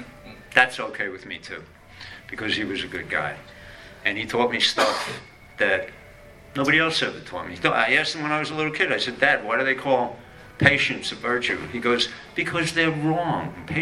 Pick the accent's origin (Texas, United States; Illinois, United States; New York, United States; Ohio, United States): New York, United States; Bronx; I'm from the Bronx.